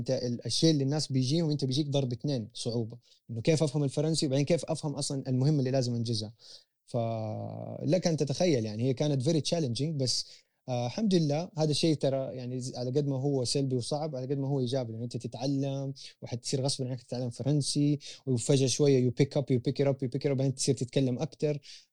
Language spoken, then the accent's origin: Arabic; Jeddah, Makkah Province, Saudi Arabia; born there; also born or lived in Canada; أنا تولدت في مدينة جدة، قضيت مرحلة التعليمية تقريبا في كندا،